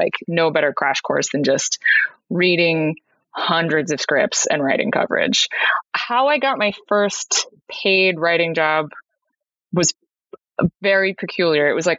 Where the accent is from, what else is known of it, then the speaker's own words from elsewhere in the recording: New York, United States; born there; now in Los Angeles, United States; I was born in New York and I moved out here to Los Angeles about 10 years ago.